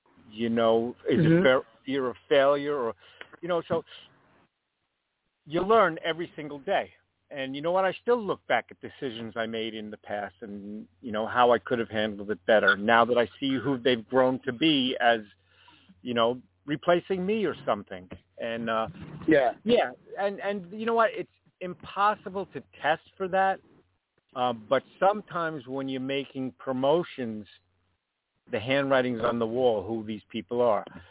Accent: New York, United States; I grew up in New York. I get it.

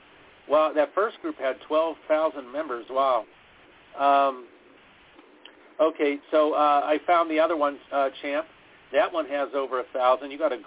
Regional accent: Pennsylvania, United States; I love the title because I grew up in Western PA where the original iconic

